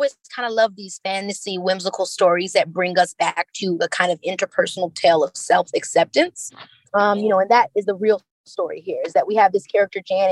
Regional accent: Chicago, Illinois, United States; Well, I mean, as you know, coming from Chicago, the Great Migration, many of our mothers, grandmothers, grandfathers, and so on are all f

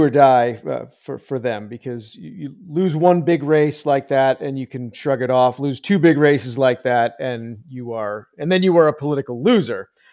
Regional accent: Northeast, United States; because I grew up in the Northeast, where we are a little bit more interested in college basketball than college football.

